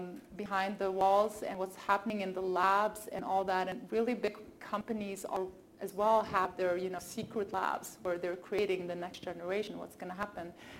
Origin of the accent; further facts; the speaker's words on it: Sweden; English is a second language; moved away as an adult; I moved here about 4 years ago from Sweden. Yes, I grew up in Sweden.